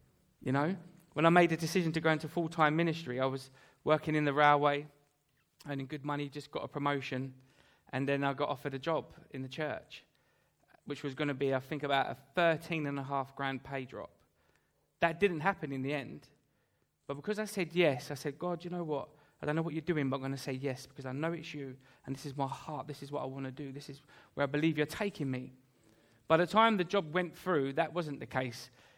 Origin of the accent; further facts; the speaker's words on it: Thamesmead, London, United Kingdom; I grew up in Thamesmead. In case, I know a lot of you have heard this, in southeast London.